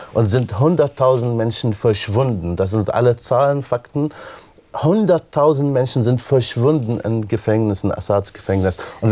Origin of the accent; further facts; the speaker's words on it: Homs, Homs Governorate, Syria; Und ich komme aus Homs, aus dieser Stadt.